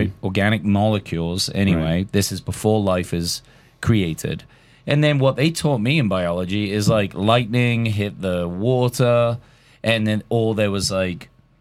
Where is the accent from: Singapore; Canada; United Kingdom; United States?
United Kingdom; My phone does not understand my accent at all. So, I don't know if you can set it to like British English for speaking, but it's often a mess when I say people's names.